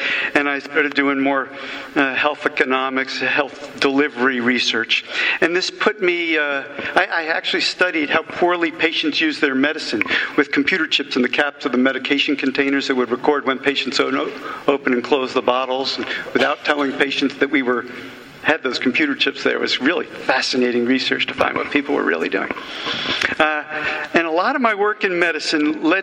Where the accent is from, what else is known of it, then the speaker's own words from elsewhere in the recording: Washington, District of Columbia, United States; I grew up in Washington, D.C., but as far as I was concerned, there were only two restaurants in town.